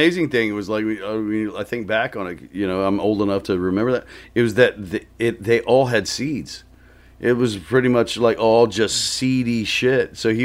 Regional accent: Oklahoma, United States; also born or lived in Texas; I grew up mostly in Oklahoma and Texas.

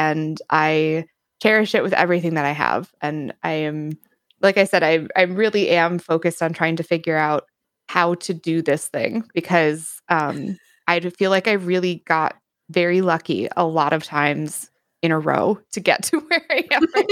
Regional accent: Wisconsin, United States; I am from the United States. More specifically, I am from the Northern Midwest. And more specifically than that, I am from Wisconsin.

